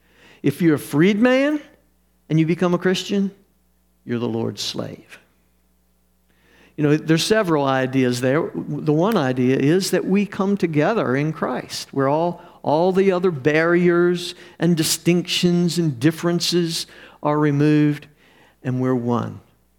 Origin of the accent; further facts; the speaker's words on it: United States; Because we grew up in America, and we are free, right?